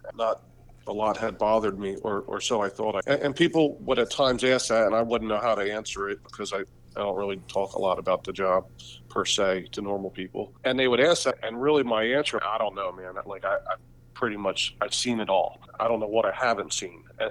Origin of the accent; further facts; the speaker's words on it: New Jersey, United States; So yeah, I grew up in New Jersey, same town, lived here forever.